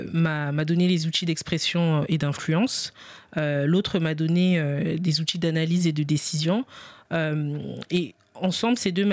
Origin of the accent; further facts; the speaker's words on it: Republic of the Congo; Je suis originaire de la République du Congo.